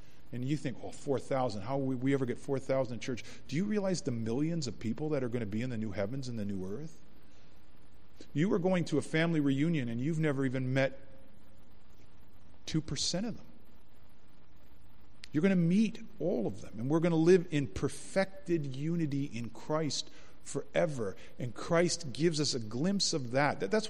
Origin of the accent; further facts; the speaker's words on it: Jordan Station, Ontario, Canada; I grew up in Jordan Station.